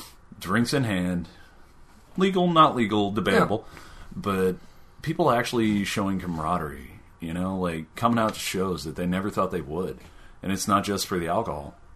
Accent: Powell, United States; Whenever I was growing up in Powell, we didn't have First Fridays.

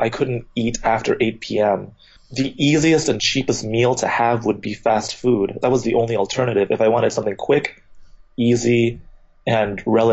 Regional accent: Midwest, United States; growing up in the American Midwest and in the suburbs and kind of always knowing I had this alternate childhood and background, I think I tended to exoticize Thailand.

